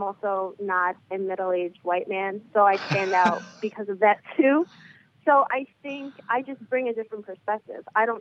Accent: Brooklyn, New York, United States; One, I'm from Brooklyn, so I'm a New York City girl.

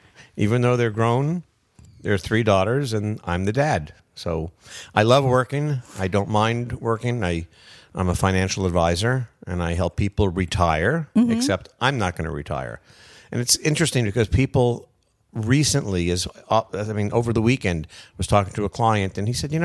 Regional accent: New York, United States; born there; now in Los Angeles, United States; So I was born in New York

